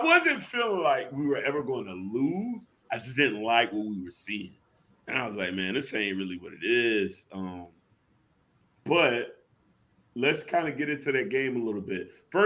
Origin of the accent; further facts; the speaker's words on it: Savannah, Georgia, United States; I live in Savannah currently. I am from Savannah.